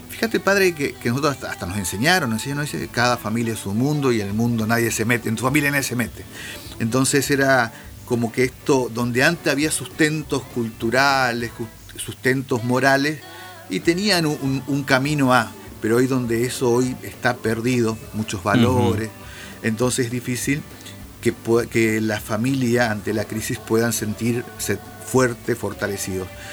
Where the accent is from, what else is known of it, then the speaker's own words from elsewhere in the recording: Argentina; Creo que hay dos, el pueblo argentino y la Iglesia argentina quienes nos ha llamado.